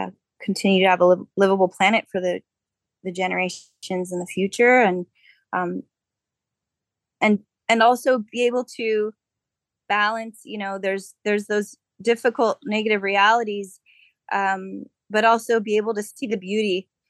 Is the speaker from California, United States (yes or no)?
yes; San Diego, California, United States; Yeah, I grew up in San Diego, between North County, for most of my young life, and a little bit in Point Loma area as well.